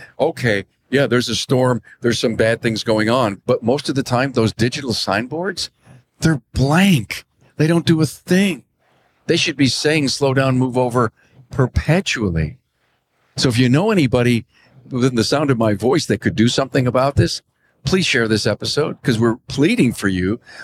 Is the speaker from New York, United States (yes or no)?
yes; New York, United States; I'm from New York. I don't know what the law is completely